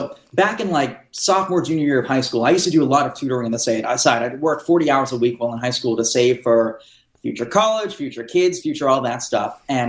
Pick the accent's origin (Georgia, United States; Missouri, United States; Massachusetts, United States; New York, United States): Massachusetts, United States; Plymouth; I grew up in Plymouth, Massachusetts, decent area.